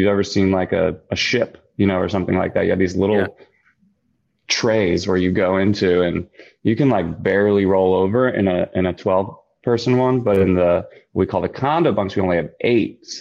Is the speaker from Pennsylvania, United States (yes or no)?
yes; Philadelphia, Pennsylvania, United States; I'm from Philly too, you know, and a couple of people, or Sam from the band as well, is from Philly.